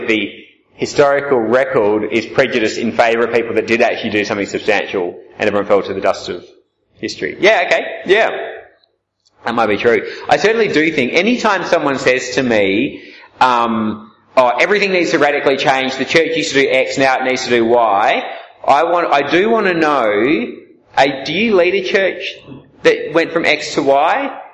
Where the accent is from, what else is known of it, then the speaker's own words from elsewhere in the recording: Albany, Western Australia, Australia; also born or lived in Papua New Guinea; so I'm from Albany and in Western Australia. Lived in Papua New Guinea for 2 years with my parents who were missionaries there, and then back to Perth and did my studies there.